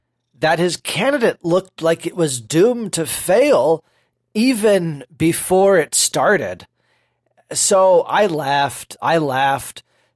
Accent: Berkeley, California, United States; grew up in this area. It's a very left-wing area, far left, okay? It's no surprise to you. Berkeley is my hometown.

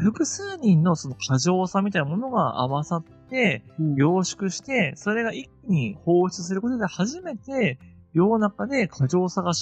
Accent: Tohoku, Japan; born there; 同じ関西に住んでる僕から、まあ僕は東北の人間だけど生まれはね。

